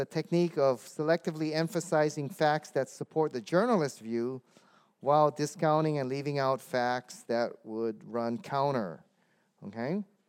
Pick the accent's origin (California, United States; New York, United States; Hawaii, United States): Hawaii, United States; also born or lived in Dallas; It's because I lived in Dallas, and everybody was calling me for a radio interview because they knew I was from Hawaii.